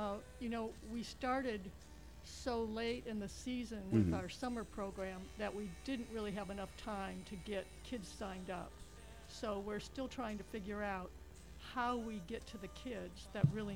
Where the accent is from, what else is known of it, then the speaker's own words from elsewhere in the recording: Los Angeles, California, United States; I come from Los Angeles, where I had an art career there, where I worked with a lot of underserved communities.